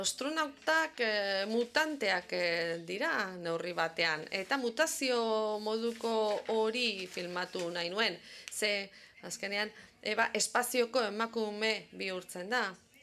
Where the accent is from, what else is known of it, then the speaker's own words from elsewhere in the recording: France; Basque is a second language; Ni frantsesa naiz, 100% aita suediarra da, baina nik ez du suediera egiten